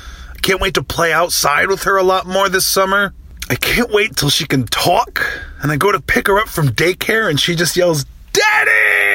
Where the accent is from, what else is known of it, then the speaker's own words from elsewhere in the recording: Rhode Island, United States; All right, now this story brings us to my home state, Rhode Island.